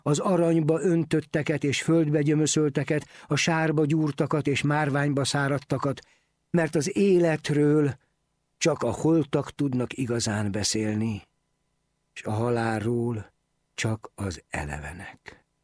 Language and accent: Hungarian; Bia, Pest, Hungary; Egy Budapest melletti faluban születtem, Bián, s ott éltem 20 éves koromig.